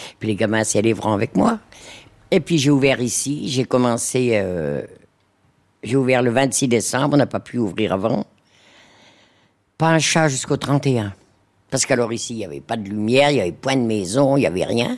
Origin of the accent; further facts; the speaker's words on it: Thonon-les-Bains, Auvergne-Rhône-Alpes, France; born there; je suis né à Thonon-les-Bains. Mes parents sont natifs de Châtel. Ils étaient agriculteurs.